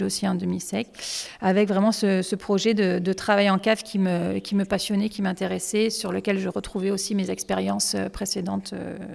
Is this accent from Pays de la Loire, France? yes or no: no; Montpellier, Occitanie, France; moi je suis montpelliéraine, j'ai grandi ici, même si mes origines sont aveyronnaises.